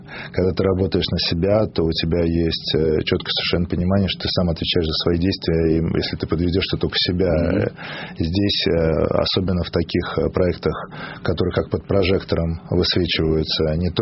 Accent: Moscow, Russia; а я сам из тех краев. Я вырос и родился в Москве. И научился плавать в нашем динамовском бассейне.

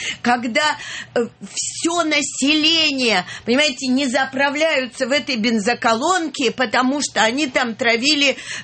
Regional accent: Moscow, Russia; Я абсолютная москвичка, и я так рано попала.

